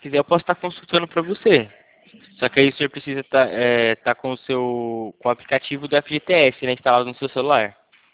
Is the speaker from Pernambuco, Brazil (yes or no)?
no; Campinas, São Paulo, Brazil; eu sou daqui da região de Campinas.